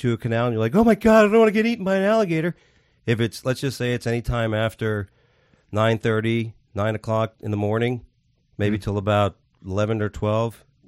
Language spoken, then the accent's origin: English; Florida, United States; Mostly down in this area.